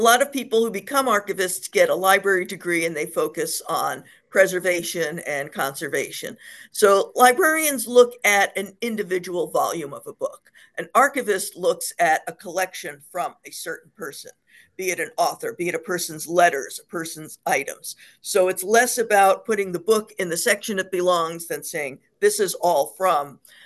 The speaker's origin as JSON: {"language": "English", "town": "Hoboken", "region": "New Jersey", "country": "United States", "tie": "born or raised there", "said": "I grew up in Hoboken, and I've always loved libraries since I was little."}